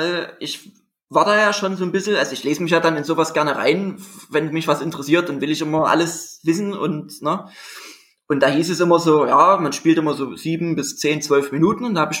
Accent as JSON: {"language": "German", "town": "Dresden", "region": "Saxony", "country": "Germany", "tie": "born or raised there", "said": "hallo. Und ich komme aus Dresden. Schon immer hier gewohnt, gelebt, aufgewachsen. Sehr schöne Stadt."}